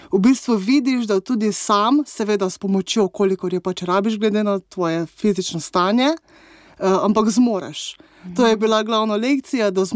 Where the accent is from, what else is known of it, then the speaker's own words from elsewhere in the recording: Melinci, Mura, Slovenia; now in Ljubljana, Slovenia; Prihajam z Prekmurja, iz vasi Melinci, tudi oba moja starša so z iste vasi in moram reči, da sem zelo ponosna Prekmurka. Prekmurje je še vedno moj dom, čeprav si ta status zdaj nekako z Ljubljano delita.